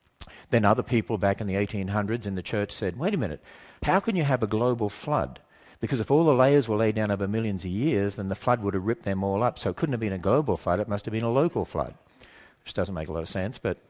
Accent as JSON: {"language": "English", "country": "Australia", "tie": "born or raised there", "said": "I'd been to America speaking, and because I grew up in Australia."}